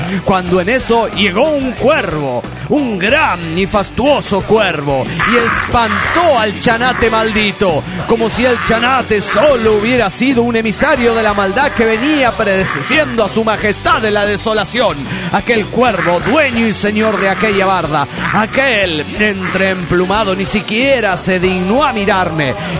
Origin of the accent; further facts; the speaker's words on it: Chetumal, Quintana Roo, Mexico; de Chetumal, Quintana Roo, México.